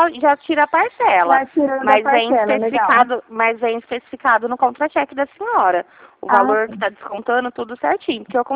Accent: Ribeirão Preto, São Paulo, Brazil; Isso mesmo. Eu sou daqui de Ribeirão Preto, tá?

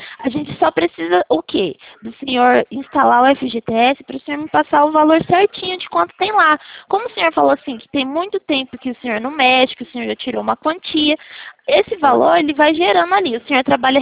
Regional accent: São Paulo, Brazil; Eu sou de Arara, São Paulo.

